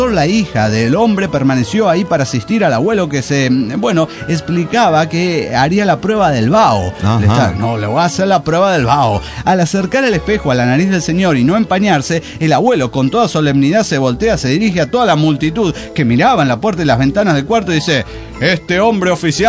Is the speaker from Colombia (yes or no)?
no; Ecuador; En mi pueblo ecuatoriano hacían esas prácticas colonialistas y desmesuradas.